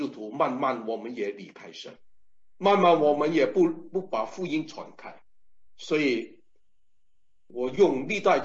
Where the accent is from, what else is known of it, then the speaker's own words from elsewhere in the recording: China; 我的家在中国，都是因为宣教士来到我的家乡，带领我们信主。